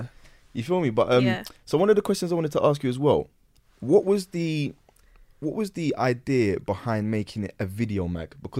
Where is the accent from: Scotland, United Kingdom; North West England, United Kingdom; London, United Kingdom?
London, United Kingdom; I grew up in North London, Wood Green, Tottenham, that sort of area.